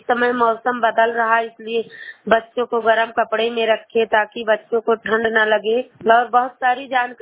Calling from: Balrampur, Uttar Pradesh, India; जिला बलरामपुर, पोस्ट तुलसीपुर।

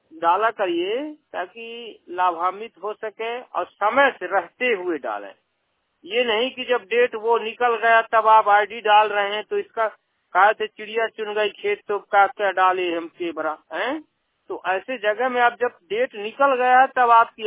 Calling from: Madhya Pradesh, India; यदि हो तो मैं भी मध्य प्रदेश का निवासी हूँ

